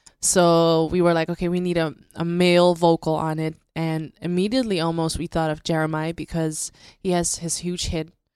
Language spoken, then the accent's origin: English; Amsterdam, North Holland, Netherlands; English is a second language; moved away as an adult; now in United States; Well, as you know, I came all the way from Amsterdam